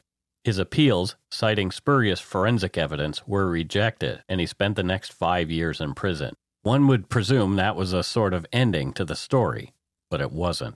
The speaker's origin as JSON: {"language": "English", "town": "Bridgewater", "region": "Nova Scotia", "country": "Canada", "tie": "born or raised there", "said": "It's just an hour and 15 minutes drive down Highway 103 from my hometown in Bridgewater."}